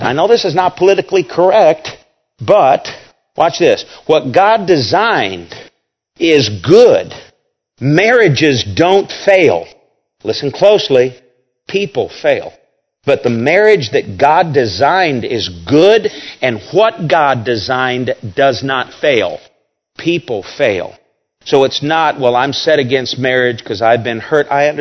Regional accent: United States; born there; I feel very blessed to have been born in America. I'm glad I'm an American

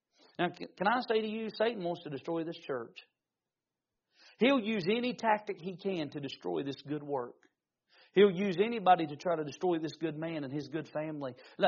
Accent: Siloam, North Carolina, United States; also born or lived in North Wilkesboro / Mount Airy; I was born in North Wilkesboro. We moved to Mount Airy. Some of you've heard of Mount Airy, where Andy Griffith and all that. We lived there, but there was about 30 minutes away from Mount Airy. There was a little town called Siloam, North Carolina.

